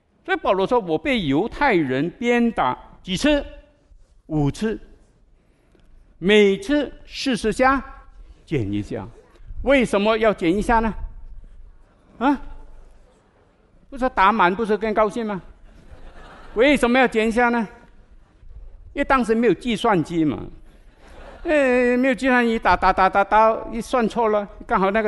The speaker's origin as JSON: {"language": "Chinese", "country": "China", "lives_now": "United States", "said": "那我自己也是这个民族，就是我们中国人特别不懂得遵守律法"}